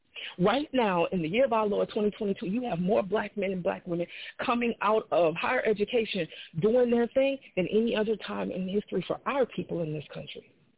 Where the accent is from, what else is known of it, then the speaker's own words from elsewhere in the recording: New Orleans, Louisiana, United States; I'm from New Orleans. I see the same thing Stacey states. I come from a city that was named the nation's murder capital. I am 41 years old.